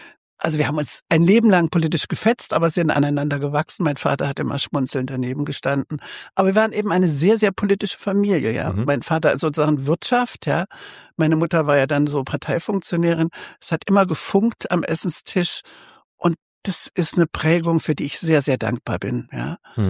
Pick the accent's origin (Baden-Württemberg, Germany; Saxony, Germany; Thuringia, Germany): Thuringia, Germany; Meiningen; born there; geboren wurde ich 1954 in Meiningen, der wunderschönen Theaterstadt, die fast schon nicht mehr zur DDR gehörte, hinter dem Thüringer Wald, hinter den Sieben Bergen, ganz nah an der Grenze zu Franken.